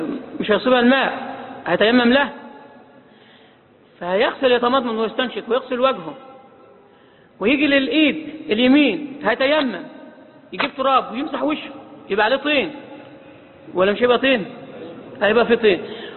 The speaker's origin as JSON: {"language": "Arabic", "country": "Egypt", "said": "احنا عندنا مصريين"}